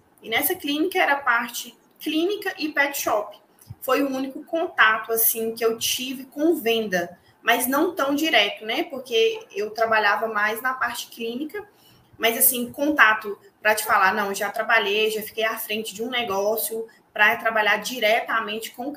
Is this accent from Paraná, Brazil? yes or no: no; São Francisco, Minas Gerais, Brazil; now in Montes Claros, Brazil; Eu sou de São Francisco, uma cidade próxima a Montes Claros.